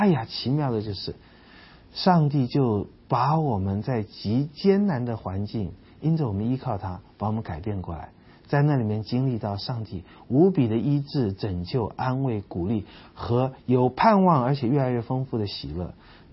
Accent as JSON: {"language": "Chinese", "country": "China", "said": "我们中国人生孩子还希望是传宗接代"}